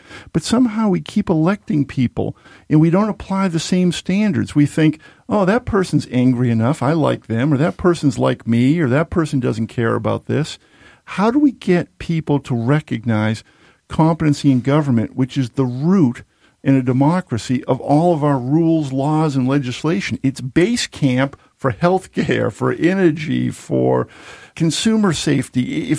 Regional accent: Yarmouth, Maine, United States; In Yarmouth, my hometown, it's over $30 million.

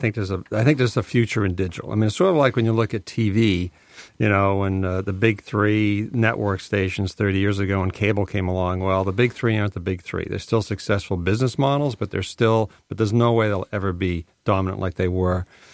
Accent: Berlin, New Hampshire, United States; You know, I was brought up in Berlin, New Hampshire. Worked in the paper mills. Drove a pulp truck.

